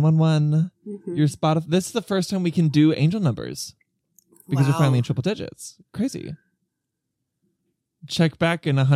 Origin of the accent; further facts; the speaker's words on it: Adelaide, South Australia, Australia; she, her, bisexual, in the middle of a midlife crisis. And I'm 21 from Adelaide, Australia.